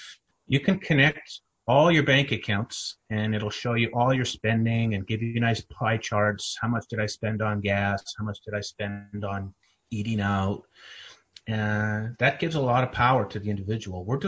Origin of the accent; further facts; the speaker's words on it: Central Canada, Canada; now in United States; I'm originally from Central Canada and have always been in the technology field